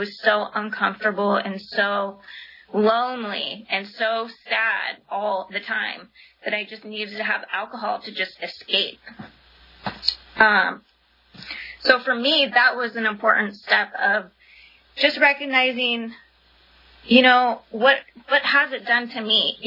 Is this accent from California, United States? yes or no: yes; Visalia, California, United States; I grew up in Visalia, and then I decided that my ticket out of Visalia was going to be to get into college.